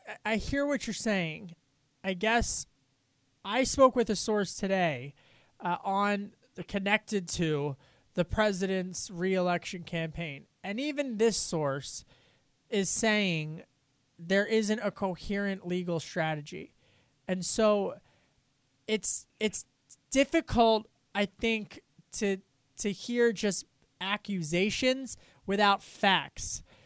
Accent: Pennsylvania, United States; But, you know, I just go back to growing up in Delco.

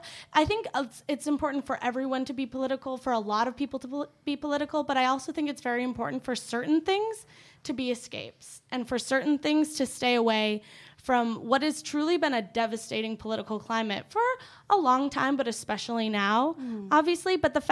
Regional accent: Illinois, United States; No, I grew up in Illinois, but I could have easily been Paula, the same.

